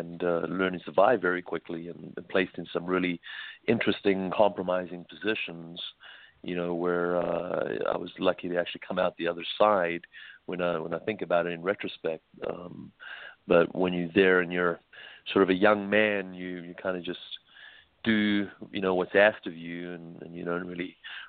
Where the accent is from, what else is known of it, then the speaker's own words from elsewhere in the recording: South Africa; Yeah, I grew up in South Africa, and my first foray into the security business was straight out of college in the government intelligence sector